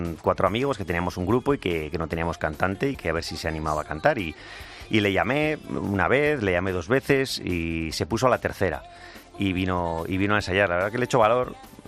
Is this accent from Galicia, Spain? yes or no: no; San Sebastián, Basque Country, Spain; Soy donostiarra, soy un pichón guipuzcoano.